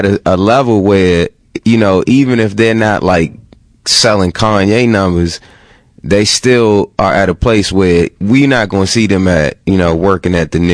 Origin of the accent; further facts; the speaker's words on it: Washington, District of Columbia, United States; I grew up in Northeast D.C. by the shrimp boat.